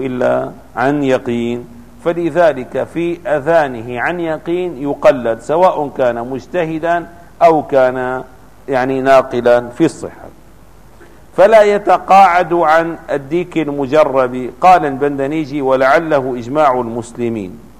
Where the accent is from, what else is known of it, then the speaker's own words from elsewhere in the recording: Damascus, Damascus Governorate, Syria; في دمشق خاصة كبلدة مثل بلدتنا